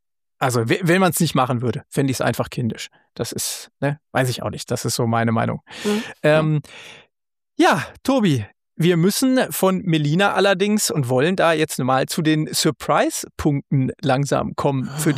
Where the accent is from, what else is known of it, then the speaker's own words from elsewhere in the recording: Hesse, Germany; Also ich bin im Dortmunder Süden hier sehr happy. Kann ich nicht anders sagen, aber natürlich tickt hier die Welt ein bisschen anders als hier in Nordhessen, wo ich herkomme